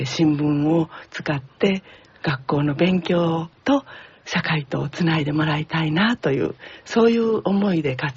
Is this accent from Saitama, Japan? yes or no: no; Osaka, Japan; born there; now in Nishinomiya, Japan; 生まれましたのは大阪市西区です。